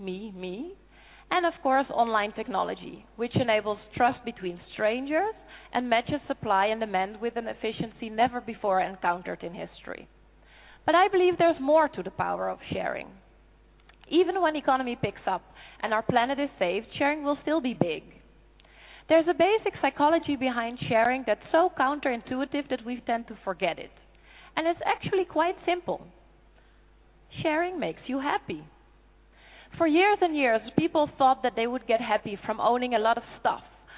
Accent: Netherlands; I'm from the Netherlands

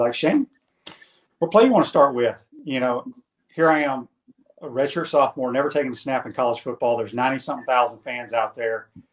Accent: Mississippi, United States; Well, what's interesting, I grew up in the Mississippi Delta as well. My dad was a high school coach there.

